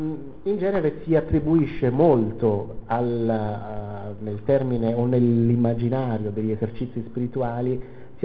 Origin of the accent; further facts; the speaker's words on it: Salerno, Campania, Italy; moved away as an adult; now in Ancona, Italy; Vengo da Ancona, ma non sono di Ancona, sono di Salerno originario, poi insomma, per amore mi sono trasferito ad Ancona